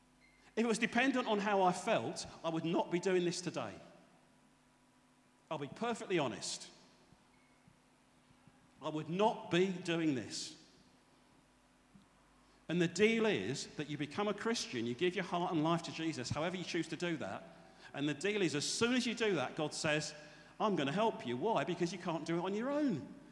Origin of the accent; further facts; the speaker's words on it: United Kingdom; Yeah, but I'm British.